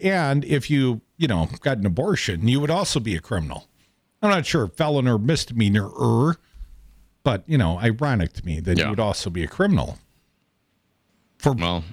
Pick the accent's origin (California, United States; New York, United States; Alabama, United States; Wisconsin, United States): Wisconsin, United States; Madison; in Madison, Wisconsin, I grew up very near the Oscar Mayer plant.